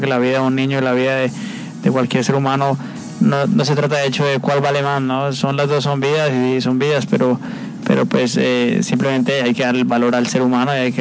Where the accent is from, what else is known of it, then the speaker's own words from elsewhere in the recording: Colombia; yo realmente quería trabajar en mi país